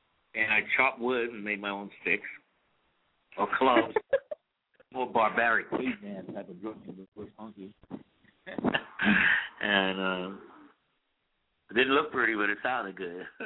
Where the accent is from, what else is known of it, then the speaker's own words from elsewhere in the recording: Charleston, United States; now in New York, United States; because I came from Charleston to New York